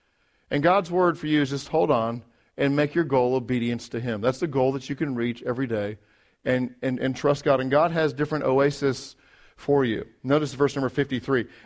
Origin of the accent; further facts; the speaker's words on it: England, United Kingdom; I grew up in England.